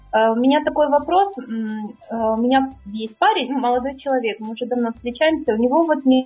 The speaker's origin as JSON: {"language": "Russian", "region": "Kyiv", "country": "Ukraine", "said": "Я из Киева."}